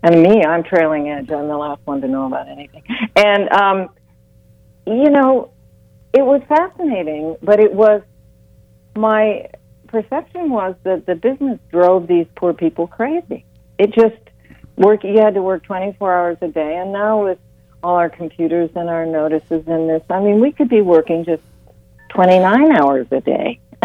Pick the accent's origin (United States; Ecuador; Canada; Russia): United States; Ohio; I mean, I'm from Ohio.